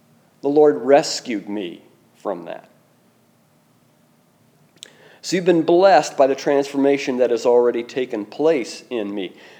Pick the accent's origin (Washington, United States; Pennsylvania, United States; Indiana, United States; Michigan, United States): Indiana, United States; Rushville; I mean, some of you know I'm from Rushville, Indiana, and that's certainly a strike against anyone.